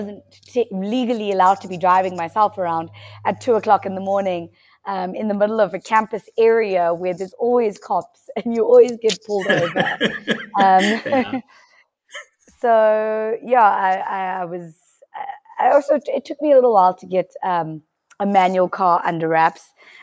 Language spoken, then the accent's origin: English; Johannesburg, Gauteng, South Africa; I grew up in South Africa, in Johannesburg, and radio has always been a passion of mine, and it kind of branched out into TV as well after that. So, yeah, I'm a proudly South African girl.